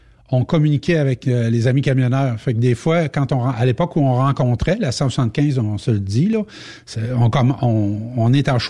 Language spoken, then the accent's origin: French; Sacré-Cœur, Quebec, Canada; j'en ai fait quelques-uns dans mon bled là, justement au Saguenay dans le bout de Sacré-Cœur